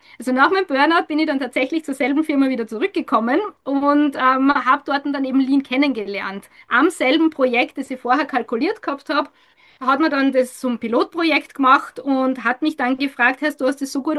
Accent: Austria; now in Spain

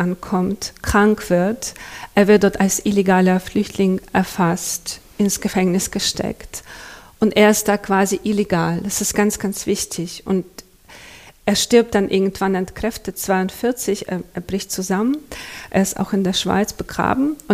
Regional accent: Chernivtsi, Chernivtsi Oblast, Ukraine; In der Nähe von der Stadt, wo ich herkomme, aus Tschernivtsi

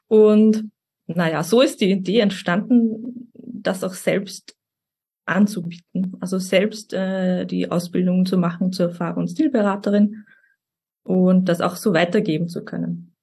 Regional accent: Austria; Ich komme aus Österreich

